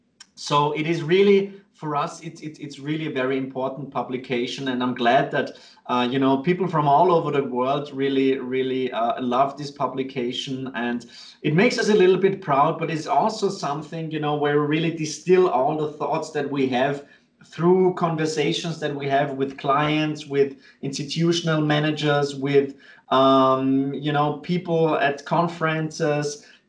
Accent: Vienna, Austria; English is a second language; based in Liechtenstein. I am, perhaps you heard my kind of weird accent, I'm originally from Austria, from Vienna.

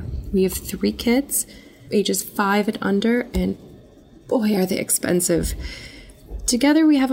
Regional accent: Crystal Lake, Illinois, United States; from Crystal Lake, a suburb of Chicago.

